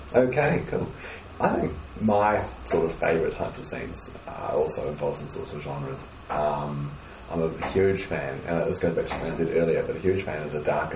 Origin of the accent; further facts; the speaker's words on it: New Zealand; accent: Kiwi; I'm the Kiwi accent.